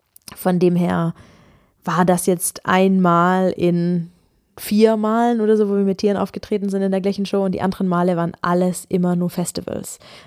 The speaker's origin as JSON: {"language": "German", "town": "Ulm", "region": "Baden-Württemberg", "country": "Germany", "said": "Ich komme ja aus Ulm"}